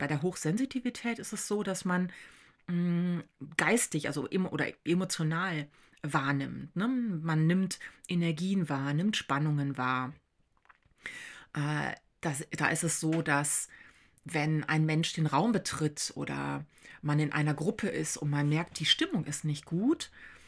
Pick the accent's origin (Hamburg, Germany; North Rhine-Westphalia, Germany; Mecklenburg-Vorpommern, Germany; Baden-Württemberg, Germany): North Rhine-Westphalia, Germany; Münster; Ich selber bin in der Stadt groß geworden, also ich komme aus Münster. Jetzt würde jemand, der aus einer großen Stadt kommt, das wahrscheinlich eher als kleinere Stadt bezeichnen. Für mich ist das schon recht groß